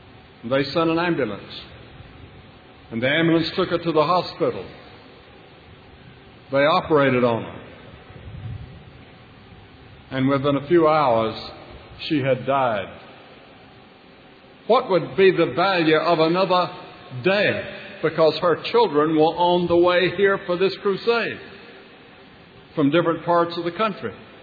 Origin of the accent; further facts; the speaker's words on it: North Carolina, United States; And then Bertha came on to North Carolina because it wanted to come to my hometown, to my home state.